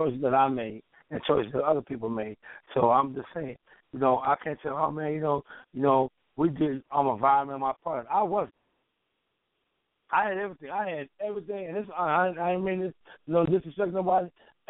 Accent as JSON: {"language": "English", "town": "Chicago", "region": "Illinois", "country": "United States", "tie": "born or raised there", "said": "Well, I grew up in Chicago in one of the Rufus projects in the world, and I was in the project."}